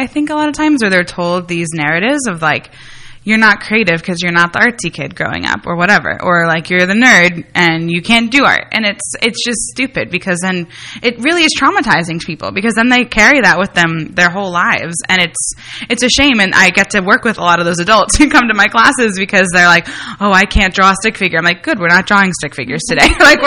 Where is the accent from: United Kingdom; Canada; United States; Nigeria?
United States; New Jersey; I'm from Jersey too, so forget it.